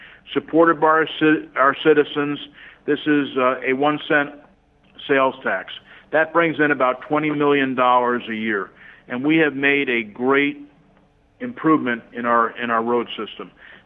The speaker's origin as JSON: {"language": "English", "town": "West Des Moines", "region": "Iowa", "country": "United States", "lives_now": "Cedar Rapids, United States", "said": "You know, I came from West Des Moines, and one of the first things I noticed was the condition of our roads in the city of Cedar Rapids."}